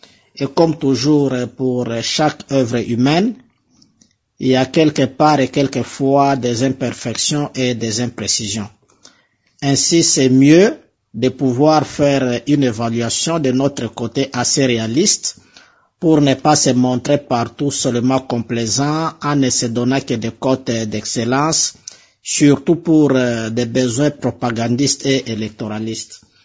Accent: DR Congo; chez nous en République démocratique du Congo

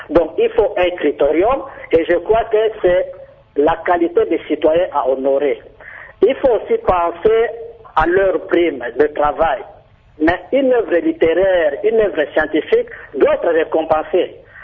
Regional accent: DR Congo

